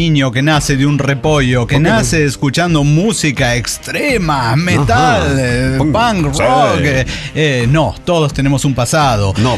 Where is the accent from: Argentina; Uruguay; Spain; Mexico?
Mexico; Perote, Veracruz; Con motivo de la primera reunión desintegrada en mi tierra, Perote, Veracruz, México.